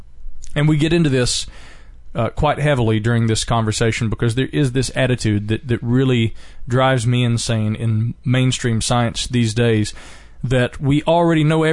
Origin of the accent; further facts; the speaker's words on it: the South, United States; accent: Southern; they don't know how to handle my Southern accent, which I guess having grown up in the South, I'm not so aware of the fact that I have a Southern accent.